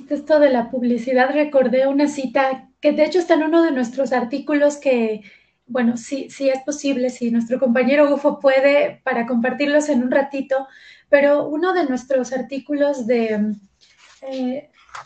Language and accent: Spanish; Yucatán, Mexico; yo soy de Yucatán y ahí el Día de Muertos se llama Hanal Pishán